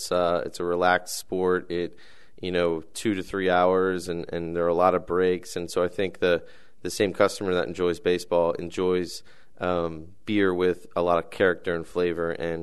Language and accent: English; Ellicott City, Maryland, United States; I've been a lifelong Orioles fan. I grew up in Ellicott City, born and raised.